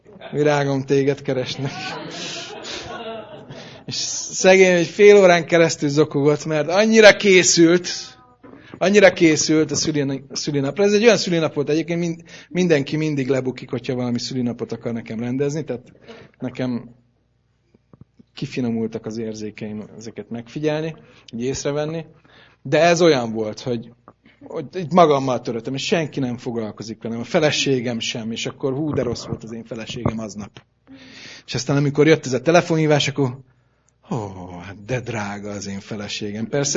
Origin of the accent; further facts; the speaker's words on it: Budapest, Hungary; én budapesti vagyok. Itt nőttem fel világ életemben, ide tartozom. Budapesti vér csörgedezik ezen.